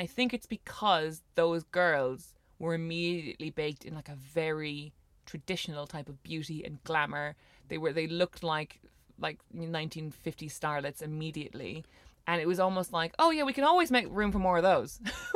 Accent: Ireland; I remember growing up in Ireland

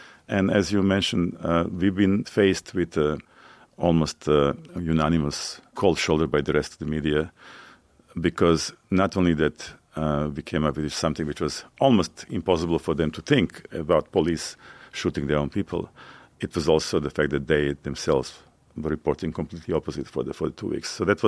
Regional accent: Serbia; moved away as an adult; come from Serbia in today's world, but I prefer to actually consider myself still Yugoslavian. I grew up in Yugoslavia, it shaped me, and I still feel Yugoslavian, although that country does not exist anymore.

